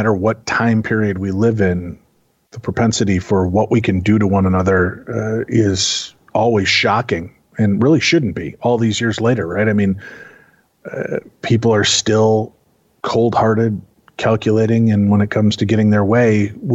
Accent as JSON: {"language": "English", "region": "Illinois", "country": "United States", "tie": "born or raised there", "said": "No, I grew up in Illinois in the suburbs where We didn't hunt our own food, Tim."}